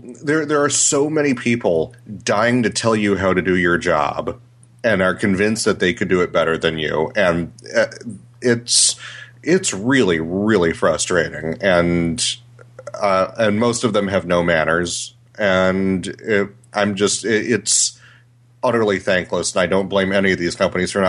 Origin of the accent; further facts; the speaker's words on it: New York, United States; Dead serious. I'm a New Yorker, man.